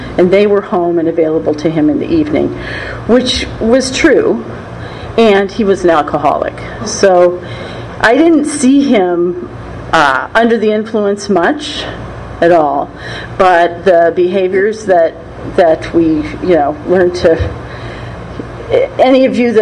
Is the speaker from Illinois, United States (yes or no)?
yes; Lake Forest, Illinois, United States; also born or lived in Glencoe; I was raised in Lake Forest, Illinois, in Glencoe, and then moved to Lake Forest when I was in first grade, and I lived there until I went to the University of Illinois in Champaign-Urbana.